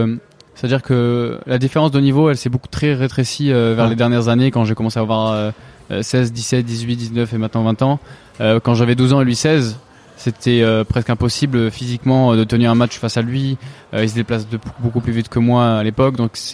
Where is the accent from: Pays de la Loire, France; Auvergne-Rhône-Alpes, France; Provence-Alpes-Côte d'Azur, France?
Provence-Alpes-Côte d'Azur, France; On vient à côté de Marseille, donc on a aussi des bons rappeurs vers là-bas.